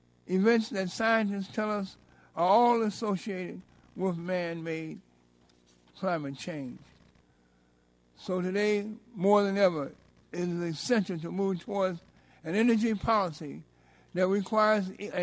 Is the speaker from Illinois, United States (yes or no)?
yes; Illinois, United States; for stakeholders from my home state of Illinois